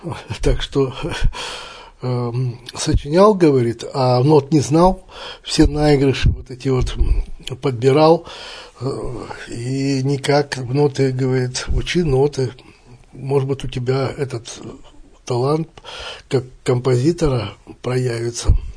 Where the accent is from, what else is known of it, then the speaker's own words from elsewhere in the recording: Balkhash, Karaganda Region, Kazakhstan; born there; Родился я в Балхаше.